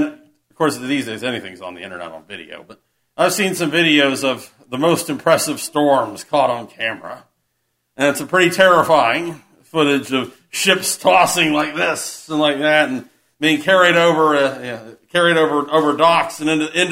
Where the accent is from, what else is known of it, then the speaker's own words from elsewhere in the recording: Appalachia, United States; I'm from Appalachia originally, I know that at least one of us here also is.